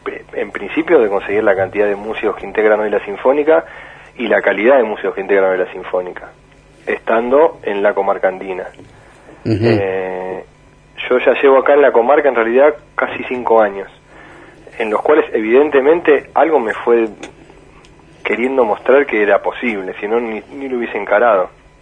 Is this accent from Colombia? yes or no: no; Comodoro Rivadavia, Chubut, Argentina; born there; now in Lago Puelo, Argentina; La Patagonia, o sea, yo soy nacido en Comodoro, ¿verdad?